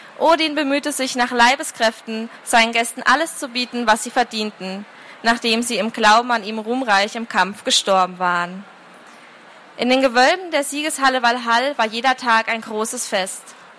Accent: Bavaria, Germany; Ich komme nämlich aus Franken und harte Laute bereiten uns wirklich Schwierigkeiten.

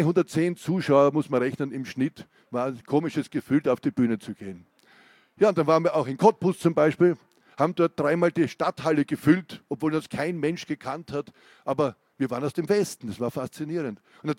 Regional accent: Austria; damit ich da als Ösi, als Österreicher und nicht Native Speaker der DDR kein Blödsinn schreibe

